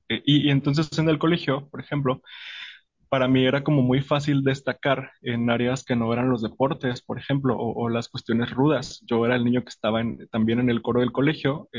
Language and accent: Spanish; Monterrey, Nuevo León, Mexico; born there; Te cuento que yo nací en Monterrey, en una familia pues muy normal, considero yo.